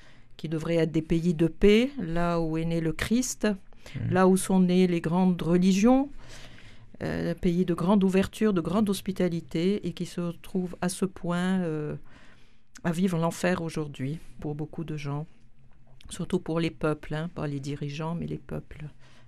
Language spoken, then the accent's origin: French; Lebanon; je suis libanaise d'origine. Mes parents ont été en Égypte quand il y a eu, en 48, l'installation d'Israël en Palestine.